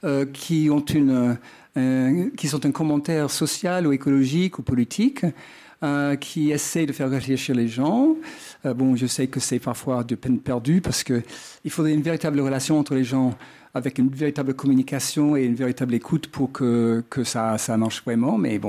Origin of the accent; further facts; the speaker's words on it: Wichita, Kansas, United States; French is a second language; Qui était dans ma ville natale, Wichita.